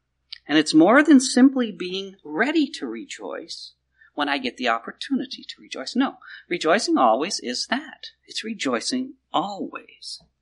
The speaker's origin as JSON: {"language": "English", "region": "Midwest", "country": "United States", "said": "I came from the Midwest, and man, having a motorhome out there was a status symbol."}